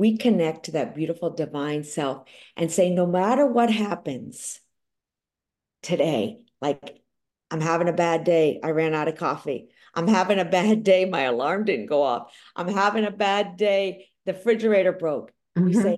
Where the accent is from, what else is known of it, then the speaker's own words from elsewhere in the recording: New York City, New York, United States; You walk down the streets, we're both from New York, walk down the streets, don't smile at them because they might get you.